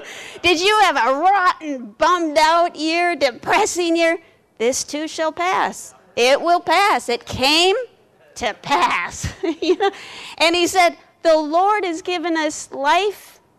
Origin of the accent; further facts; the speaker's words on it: Twin Cities, Minnesota, United States; I grew up in the Twin Cities.